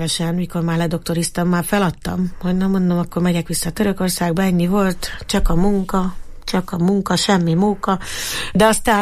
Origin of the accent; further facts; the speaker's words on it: Eger, Heves, Hungary; mint egri nő, nekem kell megcsinálnom az egri nőket